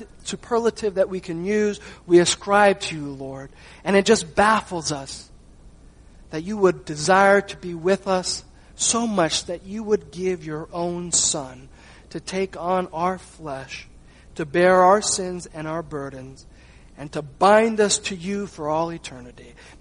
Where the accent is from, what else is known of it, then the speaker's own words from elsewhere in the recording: Montana, United States; born there; since I was born in Montana, they didn't know how to spell that word